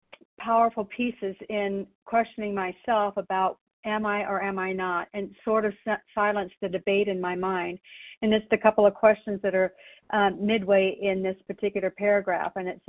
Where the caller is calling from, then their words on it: Canby, Oregon, United States; I'm calling in from Canby, Oregon this morning.